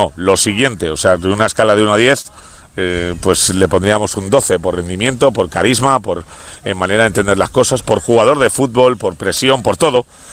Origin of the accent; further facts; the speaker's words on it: Madrid, Community of Madrid, Spain; soy español, soy madrileño y me gusta mi casa